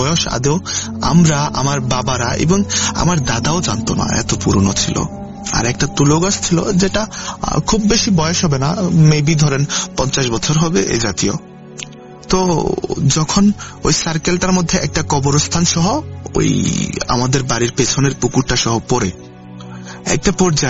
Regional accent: Kathalia, Chittagong Division, Bangladesh; now in Iraq; আমার বাড়ি হচ্ছে কুমিল্লা ক্যান্টনমেন্ট ময়নামতি সংলগ্ন একটি গ্রাম যার নাম কাঠালিয়া। ওই গ্রামের প্রত্যন্ত একটি গ্রাম, ওই গ্রামেরই একটি ছেলে আমি। … বর্তমান ইরাক প্রবাসী।

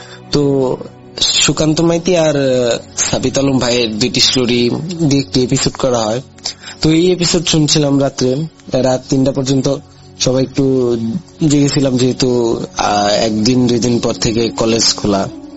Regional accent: Sarishabari, Mymensingh Division, Bangladesh; এই বছর আমার গ্রামের বাড়ি ছিল সরিষাবাড়ি, জামালপুর জেলার সরিষাবাড়ি।

